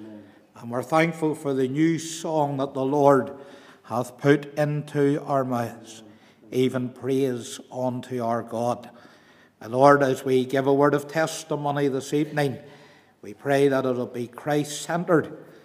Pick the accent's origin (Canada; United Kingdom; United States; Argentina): United Kingdom; Belfast, Northern Ireland; accent: Belfast; It has greatly mellowed over the years, but I'm East Belfast born and bred. My accent started to change a little bit. The broadness, the Belfast end went out when I went to college at the Whitfield